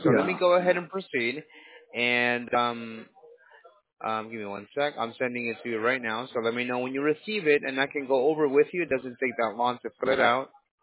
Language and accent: English; Fairfax, Virginia, United States; also born or lived in Arlington / Woodbridge / Manassas; now in New York, United States; I'm from Virginia. Alexandria. Oh, wow. I was born in Fairfax. Ah. And then I moved to Arlington, and then from Arlington, I went all the way to Woodbridge and Manassas.